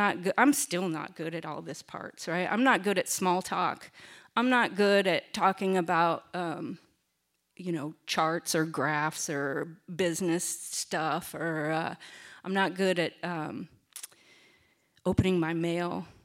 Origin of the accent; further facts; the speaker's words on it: Seattle, Washington, United States; I grew up in Seattle, born and raised Seattleite.